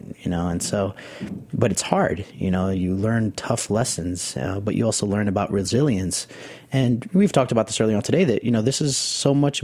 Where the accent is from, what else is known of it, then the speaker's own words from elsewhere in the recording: Nicaragua; growing up in Nicaragua, you know, after being born here in the city and living down there for 5 years